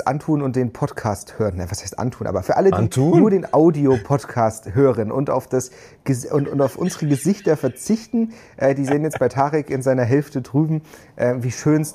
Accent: Thuringia, Germany; also born or lived in Ingolstadt, Germany; ich habe ja auch lange Zeit, oder in meiner Kindheit in Thüringen, wo wir so viele Wälder einfach haben, gewohnt, und dann bin ich in Ingolstadt gezogen

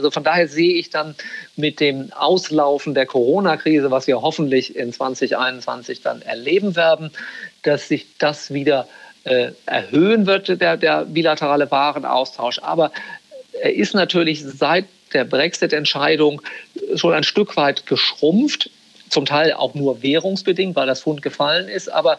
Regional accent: Northern Germany, Germany; als Norddeutscher

